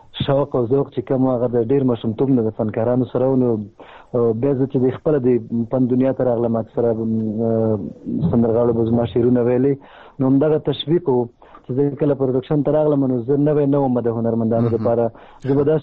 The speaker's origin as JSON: {"language": "Pashto", "region": "Khyber Pakhtunkhwa", "country": "Pakistan", "tie": "born or raised there", "said": "زما کور اوس هم په خیبر پختونخوا کې دی، چون زما پیدایش هلته شوی دی، ما تعلیم تربیه هغلته کړې ده."}